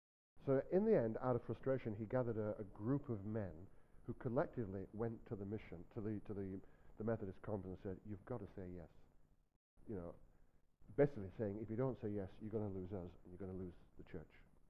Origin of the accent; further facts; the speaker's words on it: Blackburn, North West England, United Kingdom; born there; I was born in Blackburn, not far from Manchester, just a train ride away.